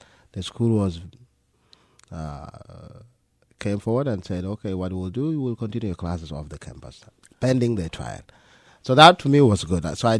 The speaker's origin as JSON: {"language": "English", "town": "Philadelphia", "region": "Pennsylvania", "country": "United States", "tie": "born or raised there", "said": "So when I grew up here in Philadelphia, I went to Chestnut Hill"}